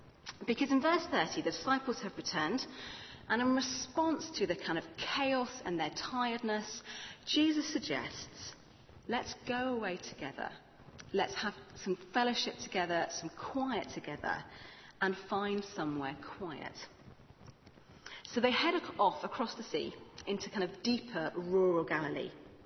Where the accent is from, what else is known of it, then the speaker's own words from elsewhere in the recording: Liverpool, North West England, United Kingdom; And I know my accent doesn't give it away, it's years of drama training, but I'm actually Anfield, born and bred.